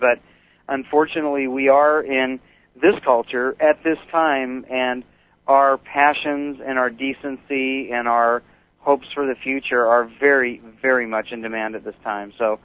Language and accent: English; Seattle, Washington, United States; also born or lived in Boise, United States / Spokane, United States; now in Northern Idaho, United States; I was born in Boise, Idaho, but lived there only a small amount of time and grew up my young years in the Seattle area and then over to Eastern Washington in the Spokane area, and now I'm in Northern Idaho.